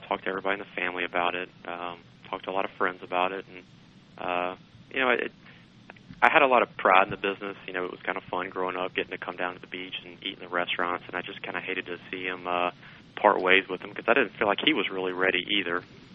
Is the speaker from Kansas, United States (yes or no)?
no; Birmingham, Alabama, United States; I grew up in Birmingham